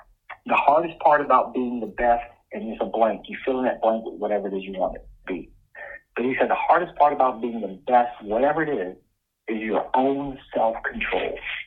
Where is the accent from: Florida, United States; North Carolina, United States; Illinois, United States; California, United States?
North Carolina, United States; When I was a child and growing up in North Carolina, went to one of the few truly integrated churches in North Carolina at that time, a racially mixed church.